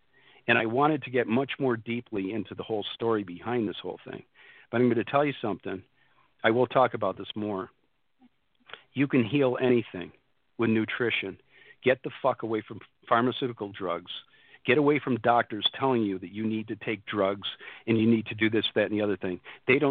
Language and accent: English; New York, United States; I just so happened to have gone home to my hometown, which is a few hours from Rochester, where I had this whole thing happen, Rochester, New York.